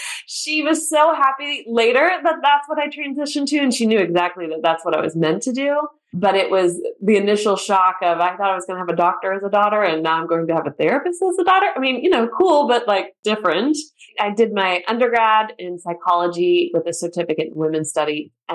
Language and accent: English; United States; now in Germany; I grew up in the States. I live in Germany now, so that's why I have to point out I grew up in the States. Military kid, constantly moving every 2 to 3 years.